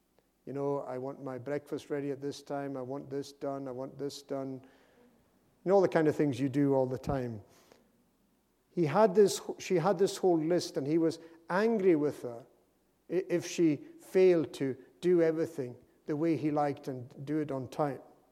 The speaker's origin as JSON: {"language": "English", "town": "Harris", "region": "Scotland", "country": "United Kingdom", "tie": "born or raised there", "said": "You know, one of the great blessings of growing up in Harris was having no police or none of any significance in our part of the island."}